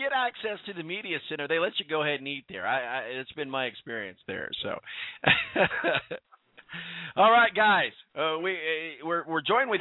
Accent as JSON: {"language": "English", "region": "Indiana", "country": "United States", "tie": "born or raised there", "said": "But there's something special about Indianapolis and being from Indiana and growing up in Indiana"}